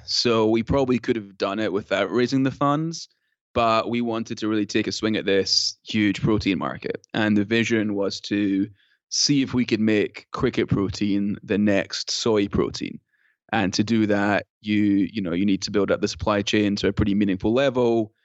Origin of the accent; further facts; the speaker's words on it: Scotland, United Kingdom; moved away as an adult; now in United States; I'm from Scotland originally and came to the US where I live now for college.